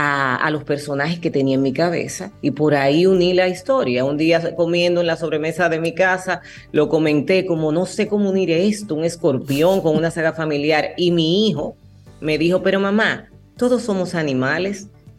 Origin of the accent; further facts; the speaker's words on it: Dominican Republic; también la imaginé llevada a las tablas aquí en mi país